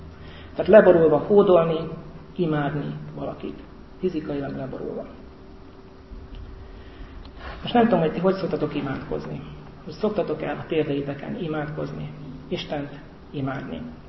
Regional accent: Heves, Hungary; also born or lived in Eger; én hevesen nőttem föl, ott nem volt kórház, Egerben szült meg.

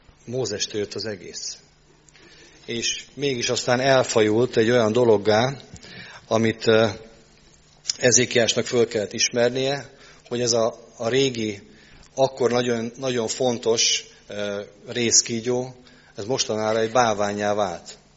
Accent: Hungary; Tehát nagyon magyar vagyok, de ennyire nem.

